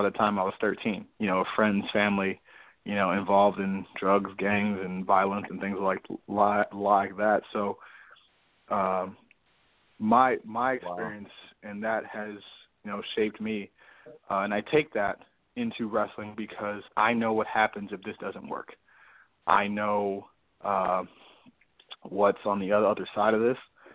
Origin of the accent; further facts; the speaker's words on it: Cleveland, Ohio, United States; I mean, growing up in Cleveland, from the tourist side of it, you know, you can, you know, see the lakes and, you know, all of the cultural things that we offer.